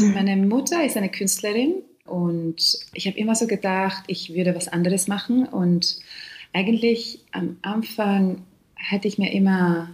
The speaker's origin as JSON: {"language": "German", "region": "Calabria", "country": "Italy", "said": "Also, ich komme aus Süditalien."}